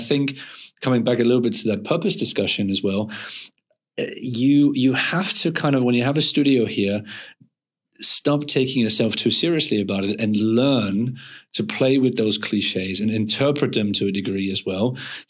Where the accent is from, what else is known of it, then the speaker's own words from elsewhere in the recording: Germany; obviously I grew up in Germany